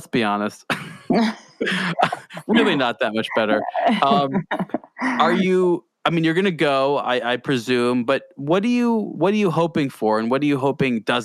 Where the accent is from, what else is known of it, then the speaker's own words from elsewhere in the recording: California, United States; I'm American. I'm from California.